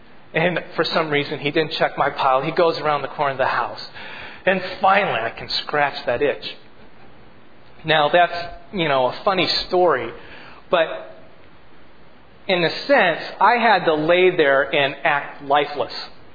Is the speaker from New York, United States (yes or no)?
no; Iowa, United States; And we grew up in Iowa with big, huge trees in our yard.